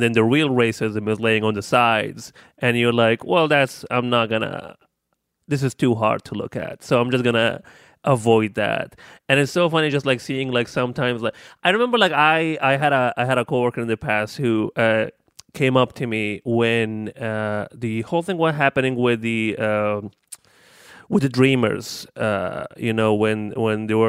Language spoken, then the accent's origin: English; Libya; I am 31 years old and I'm from Libya and I've been here for 7 years.